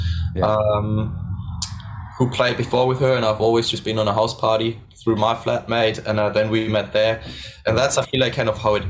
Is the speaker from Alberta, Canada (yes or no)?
no; Vancouver, British Columbia, Canada; born there; I was born in Vancouver, yeah, exactly.